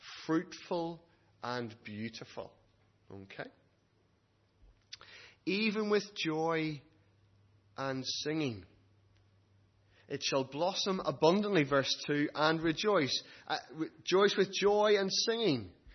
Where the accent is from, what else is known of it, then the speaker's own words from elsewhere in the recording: United Kingdom; because we're British and like to complain